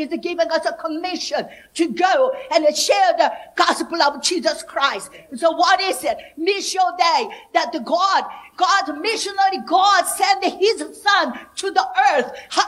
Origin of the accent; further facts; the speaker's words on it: Ireland; you know, I'm from Ireland, you know, this is a very fancy technology, you know.